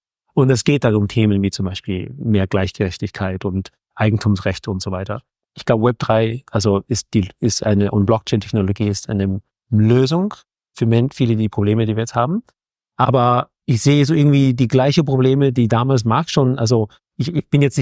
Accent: Austria; Und ich bin in Österreich aufgewachsen und ich war da so irgendwie, obwohl ich Deutsch spreche, trotzdem irgendwie anders.

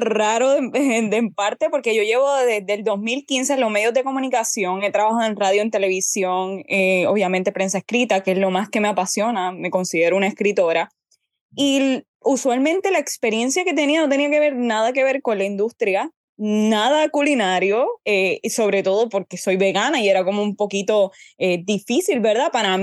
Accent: Puerto Rico; Soy la única puertorriqueña que se ha ganado esa beca como estudiante.

